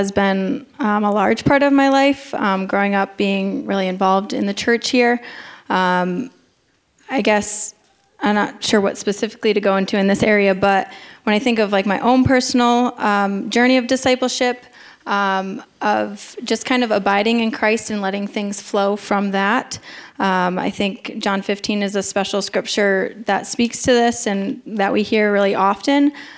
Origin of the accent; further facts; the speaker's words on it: Ellington, United States; I'm 25 years old. I was born and raised here in Ellington.